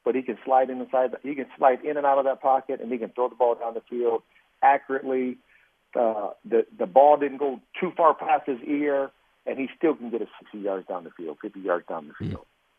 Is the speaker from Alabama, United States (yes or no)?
no; Indiana, United States; that I even went through, growing up in Indiana